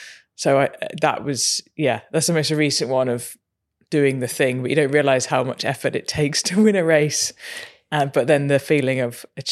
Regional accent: Jersey; born there; So when I was at school, I was born in Jersey, and they had there was a kind of an RAF cadet or an air cadet type team.

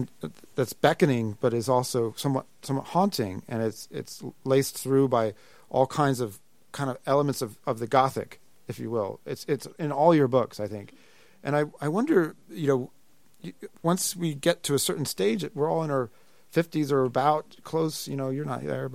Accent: Sacramento, California, United States; I grew up in Sacramento, and one of my conclusions was get the hell out.

